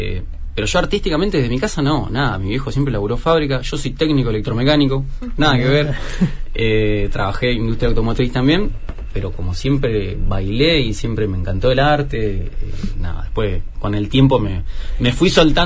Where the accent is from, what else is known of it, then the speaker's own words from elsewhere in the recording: Gutiérrez, Buenos Aires Province, Argentina; Yo soy de Gutiérrez, un pueblito que queda entre Capital Federal y La Plata.